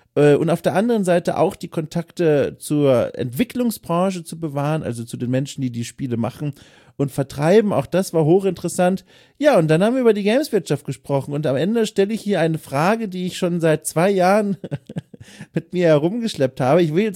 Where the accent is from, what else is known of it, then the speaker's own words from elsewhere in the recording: Southern Germany, Germany; weil Wirtschaft in meiner Heimat in Süddeutschland zweierlei Bedeutung hat.